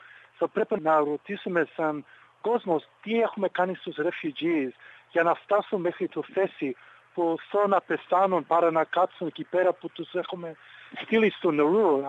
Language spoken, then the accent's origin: Greek; Greece; Και αυτό κάνω εγώ, που είμαι Έλληνας